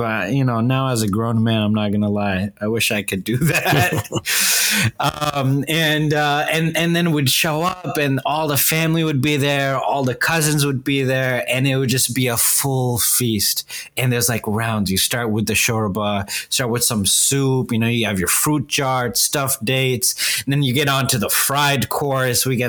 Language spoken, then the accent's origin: English; Riyadh, Riyadh Province, Saudi Arabia; some of my fondest memories growing up in Riyadh, Saudi Arabia, were it was just all about family getting together.